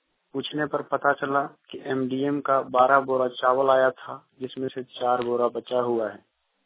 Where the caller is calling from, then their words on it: Giridih, Jharkhand, India; अंतर्गत गिरिडीह प्रखंड से बोल रहा हूँ। मैं लेदा पंचायत का निवासी हूँ